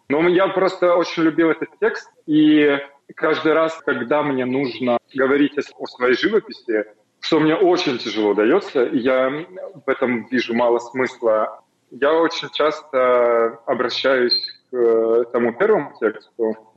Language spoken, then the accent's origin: Russian; North Caucasus, Russia; Я с Северного Кавказа. Я рос в 90-е годы.